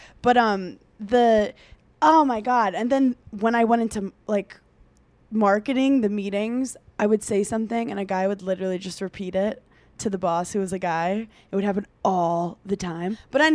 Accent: Brooklyn, New York, United States; I'm from Brooklyn. That's like where basketball originated.

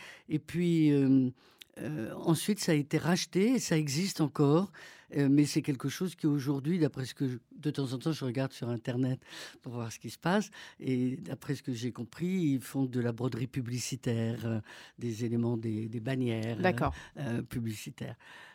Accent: Les Ponts-de-Cé, Pays de la Loire, France; born there; Je suis né à Angers, au pont de Cé, très exactement, au bord de la Loire.

